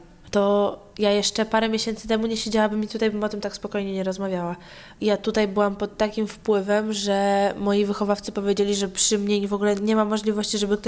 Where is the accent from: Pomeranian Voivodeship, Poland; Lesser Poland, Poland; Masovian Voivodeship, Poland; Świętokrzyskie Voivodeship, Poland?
Masovian Voivodeship, Poland; Dojechałam do siebie do domu, a jestem spod Warszawy, więc w sumie kawał drogi.